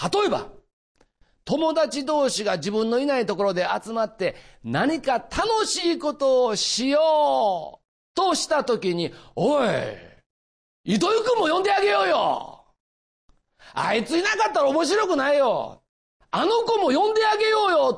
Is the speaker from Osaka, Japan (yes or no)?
yes; Osaka, Japan; 私はですね、実は大阪から来ました。実はって言わなくてもね、もう言葉で大体わかる、大阪のね東住吉というね、まあ庶民の町で育ったんです。二軒長屋で育ったんですよ。